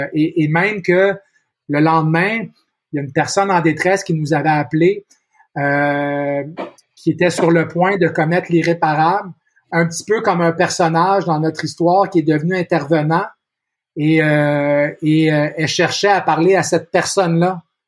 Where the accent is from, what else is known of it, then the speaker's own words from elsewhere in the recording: Montreal, Quebec, Canada; moi, je suis né ici, je suis né à Montréal, je vis encore à Montréal.